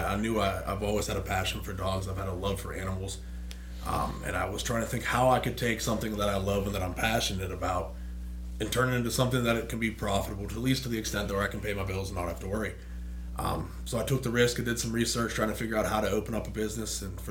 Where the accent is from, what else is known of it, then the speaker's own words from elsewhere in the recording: New Castle, Pennsylvania, United States; moved away; I'm originally from Newcastle, Pennsylvania, so a little small town north of Pittsburgh. I graduated with 47 people in my class.